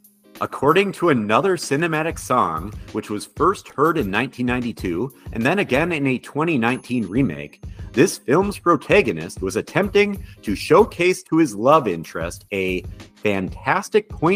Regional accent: Wisconsin, United States; Shout out Wisconsin, my home state.

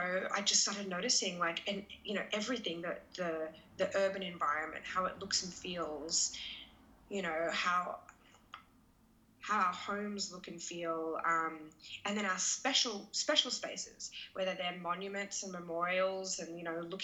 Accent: Australia; As an Australian, you know

